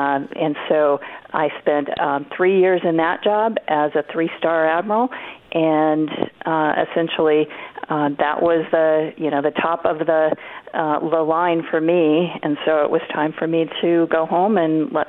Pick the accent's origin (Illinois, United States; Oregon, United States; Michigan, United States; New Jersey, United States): Oregon, United States; growing up in Oregon and starting out in Coos County, I was always near the water